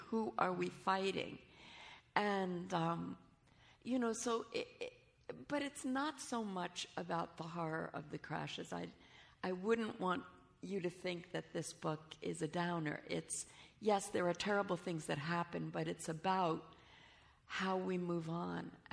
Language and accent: English; Elizabeth, New Jersey, United States; three real events that happened in my hometown of Elizabeth, New Jersey, when I was in junior high school.